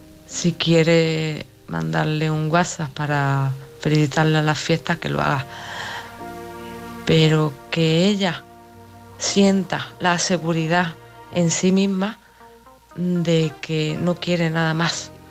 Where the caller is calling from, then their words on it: Málaga, Andalusia, Spain; de Málaga.